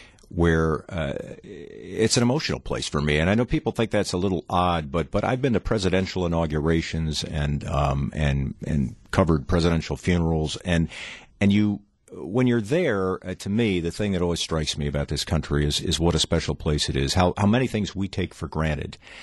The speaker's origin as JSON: {"language": "English", "region": "Delaware", "country": "United States", "tie": "born or raised there", "said": "I grew up, you and I were talking earlier, I grew up in Delaware. At least part of my childhood was spent in Delaware."}